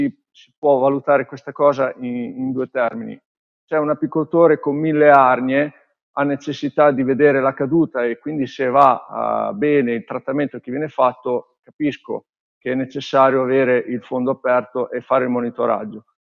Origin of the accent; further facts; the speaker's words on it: Emilia-Romagna, Italy; io sono romagnolo, siamo nel cuore della Romagna, siamo tra Cesena e Rimini, in un piccolo comune che si chiama Longiano. Io sono dal mio capannone.